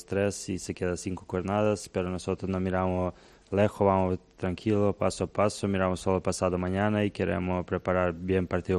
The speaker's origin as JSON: {"language": "Spanish", "town": "Banja Koviljača", "region": "Šumadija and Western Serbia", "country": "Serbia", "tie": "born there", "second_language": "Spanish", "said": "Mi ciudad tiene 5.000. Es un pequeño pueblo de cerca de Loznica. Se llama Banja Koviljača"}